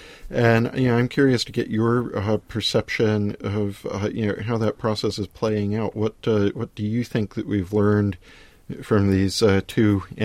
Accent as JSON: {"language": "English", "country": "United States", "said": "especially speaking as an American"}